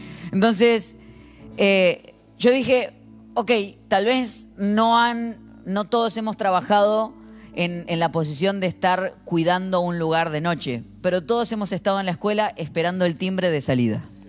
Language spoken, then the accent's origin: Spanish; Argentina; Como argentino yo escucho, espero los vigilantes de la mañana y yo pienso en el pan dulce, en la factura.